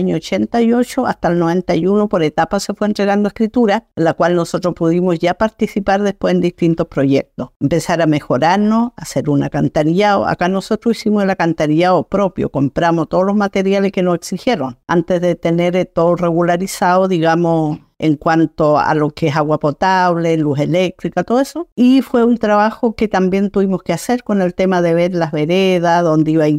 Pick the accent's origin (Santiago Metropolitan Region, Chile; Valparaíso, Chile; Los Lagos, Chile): Los Lagos, Chile; Fresia; Mi hija mayor quedó con sus abuelos en Fresia, porque yo soy de allá, de Fresia.